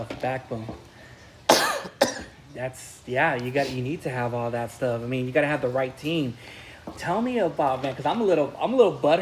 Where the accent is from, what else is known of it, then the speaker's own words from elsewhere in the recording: Long Beach, California, United States; But you and I just feel like, again, we're humble people from Long Beach.